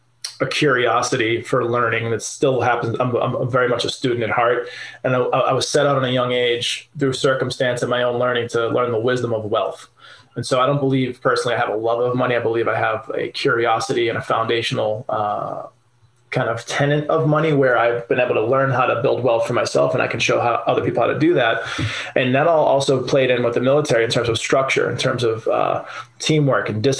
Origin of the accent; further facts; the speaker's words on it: Boston, Massachusetts, United States; So growing up in Boston, was poor.